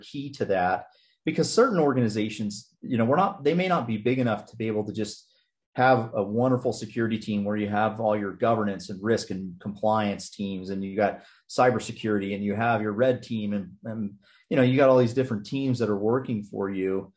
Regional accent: California, United States; And so I grew up loving Yosemite. I grew up in Southern California. So I love the beach, enjoy the beach, still do.

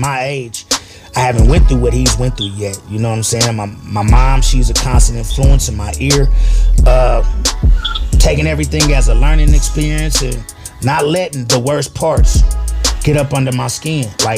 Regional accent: Oakland, California, United States; I'm from Northern California, Oakland, California, North Oakland, California.

